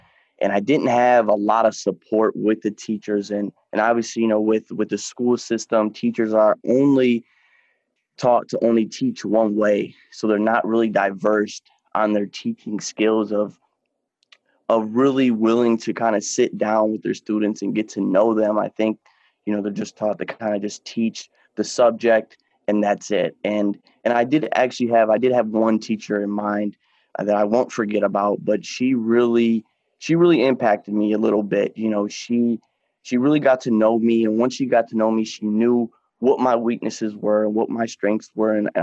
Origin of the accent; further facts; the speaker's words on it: Waterford, Michigan, United States; I'm 24. I'm from Waterford, Michigan